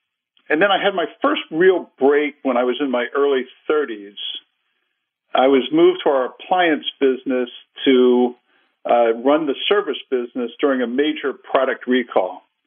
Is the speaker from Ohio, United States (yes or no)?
yes; Cincinnati, Ohio, United States; Yeah, Barry, I grew up in Cincinnati, Ohio. My dad was a career kind of manufacturing guy in our aviation business.